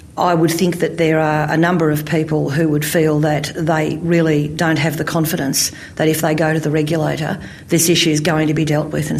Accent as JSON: {"language": "English", "country": "Australia", "said": "the way that we as an Australian community have responded to this issue in workplaces has not been successful."}